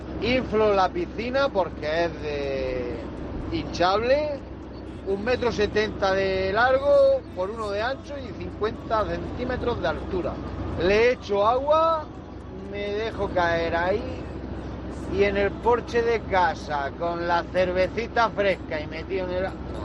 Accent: Lorca, Region of Murcia, Spain; de Lorca y en ruta.

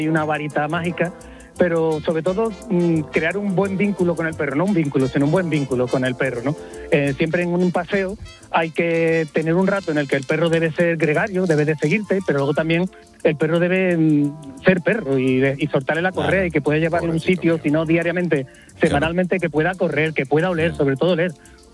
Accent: Seville, Andalusia, Spain; soy de Sevilla, pero llamo desde un sitio maravilloso, si conocéis, que se llama La Peña de Arias Montano, en la sierra de Huelva, en Alhajas.

